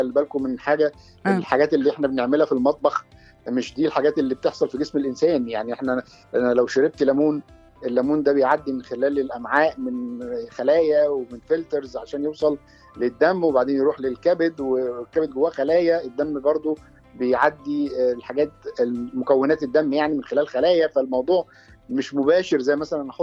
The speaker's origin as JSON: {"language": "Arabic", "country": "Egypt", "said": "لكن عندنا في مصر على سبيل المثال"}